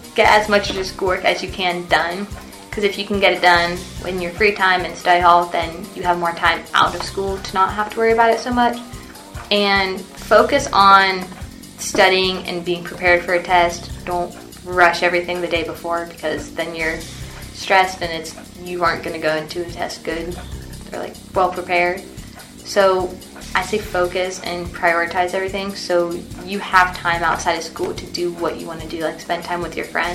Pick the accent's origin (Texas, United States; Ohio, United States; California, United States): Ohio, United States; Coshocton; My mom has been like my biggest role model. I grew up in Coshocton